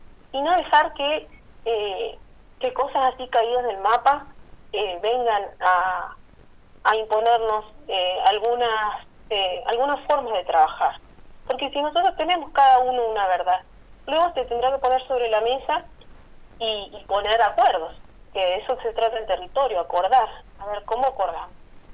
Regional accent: Chos Malal, Neuquén, Argentina; yo soy de Chosmalal

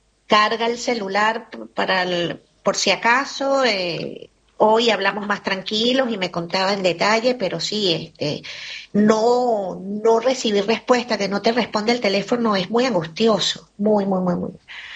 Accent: Mérida, Venezuela

